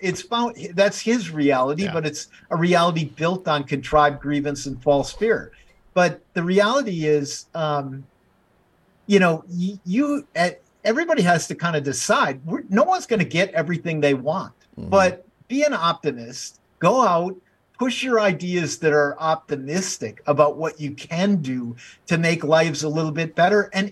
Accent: Wisconsin, United States; And honestly, people need to look around and say to themselves, we're from Wisconsin.

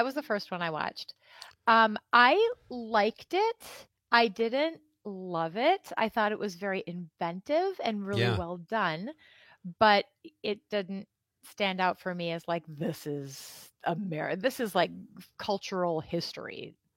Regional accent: Kaukauna, Wisconsin, United States; me growing up in Kaukauna, like we'd go visit my grandparents in the Fond du Lac area

